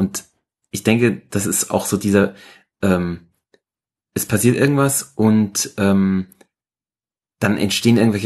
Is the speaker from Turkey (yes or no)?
no; Germany; wir sind ja beide Deutsche, können wir auch Deutsch reden.